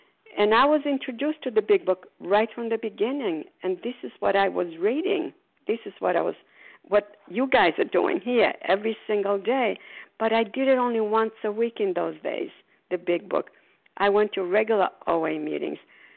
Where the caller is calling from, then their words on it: Port Charlotte, Florida, United States; I'm calling from Port Charlotte, Florida.